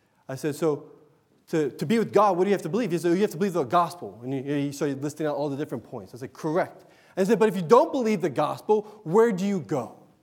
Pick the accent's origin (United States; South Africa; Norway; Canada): United States; Because I'm an American kid. I was raised up on Jaws.